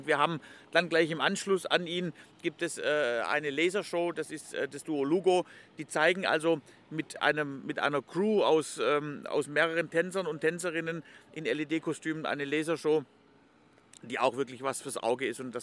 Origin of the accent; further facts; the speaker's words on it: Stuttgart, Baden-Württemberg, Germany; bin eigentlich aus Stuttgart und habe immer gesagt, ich will später mal Zirkusdirektor werden.